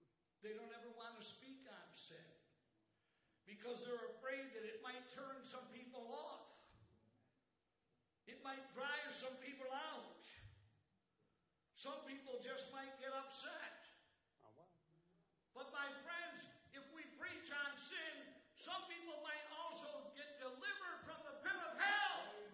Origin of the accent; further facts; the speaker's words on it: Utica, New York, United States; also born or lived in Iowa; I moved from Iowa back to Utica, New York. In a little town where I grew up